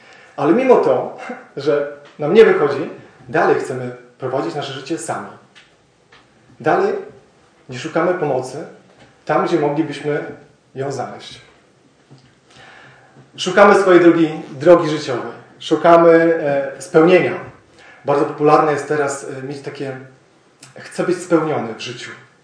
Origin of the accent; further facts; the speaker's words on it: Toruń, Kuyavian-Pomeranian Voivodeship, Poland; now in Podhale, Poland; nie pochodzę z Podhala, pochodzę z Torunia. I przez Jezusa Chrystusa, dzięki Niemu jestem na Podhalu. Przysłał mnie tutaj 12 lat temu